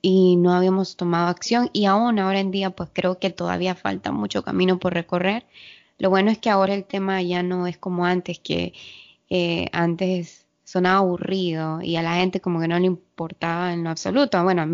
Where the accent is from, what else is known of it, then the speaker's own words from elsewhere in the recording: Honduras; now in California, United States; como ustedes están preguntando por qué tienen diferentes horas. Bueno, yo estoy en California, pero soy de Honduras, soy hondureña